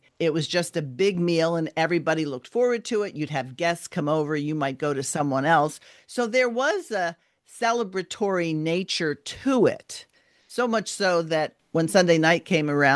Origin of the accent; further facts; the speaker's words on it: New York, United States; I grew up in the Northeast in New York, and I was raised Catholic.